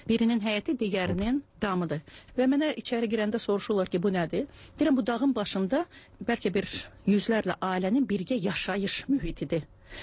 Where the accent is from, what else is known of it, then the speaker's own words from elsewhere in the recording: Kalbajar, Kalbajar District, Azerbaijan; born there; also born or lived in Shusha; Şuşa mənim uşaqlığımdır, Şuşa mənim gəncliyimdir. Özüm səhətəm hərbiçi olduğuna görə, Kəlbəcərdə işlədiyinə görə mən Kəlbəcərdə doğulmuşam.